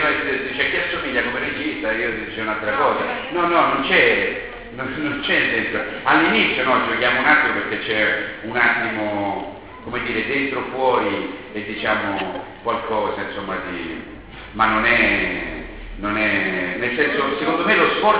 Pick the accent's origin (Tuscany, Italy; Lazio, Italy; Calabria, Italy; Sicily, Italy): Lazio, Italy; Rome; Sono romano però non sono furbo